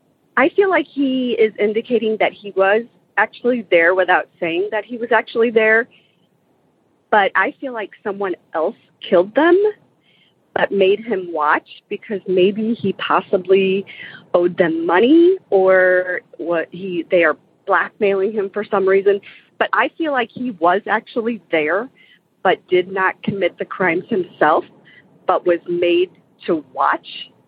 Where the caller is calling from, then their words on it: St. Louis, Missouri, United States; I'm calling from the St. Louis area.